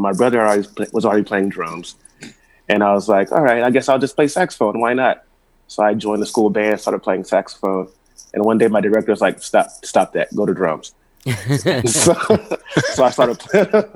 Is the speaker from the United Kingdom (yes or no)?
no; Houston, Texas, United States; We're from the Houston area.